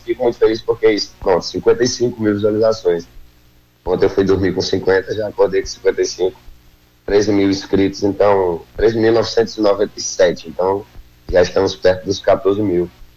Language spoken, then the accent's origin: Portuguese; Sena Madureira, Acre, Brazil; sou lá de Serra Madureira. E é sempre muito um prazer falar com todos os meus conterrâneos, a galera do Acre